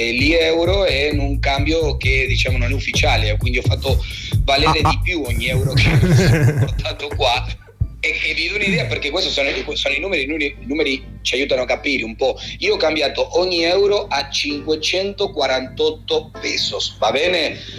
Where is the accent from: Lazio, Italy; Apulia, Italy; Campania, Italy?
Apulia, Italy; Bari; ma sono anche io, sono cresciuto a Bari